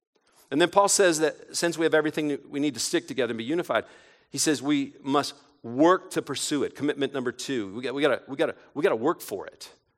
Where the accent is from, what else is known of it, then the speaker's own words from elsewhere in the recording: Detroit, Michigan, United States; born there; I was born in Detroit, Michigan in 1965.